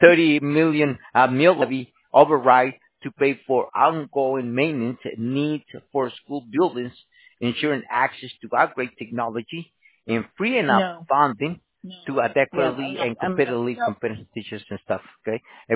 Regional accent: El Salvador; I'm from El Salvador originally.

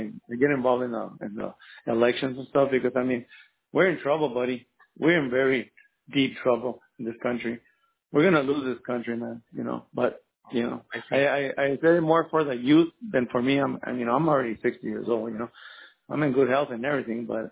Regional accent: El Paso, Texas, United States; Like, I'm from El Paso, right? But I live here now. I've been here 15 years.

